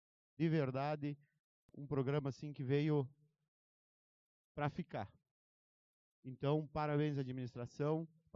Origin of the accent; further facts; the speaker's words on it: Enxovia, Brazil; aqui na comunidade da Enxovia, na qual eu tenho um grande orgulho de dizer que sou nascido aqui e que sou daqui, da Enxovia.